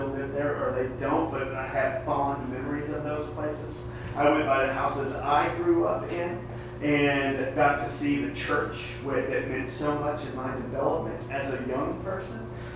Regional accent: Amarillo, Texas, United States; I got to travel to my hometown of Amarillo, Texas.

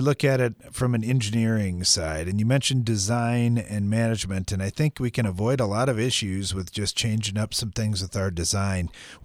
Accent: South Dakota, United States; All right, so I think about Iowa and growing up in South Dakota, I think, man, Iowa's way ahead of us.

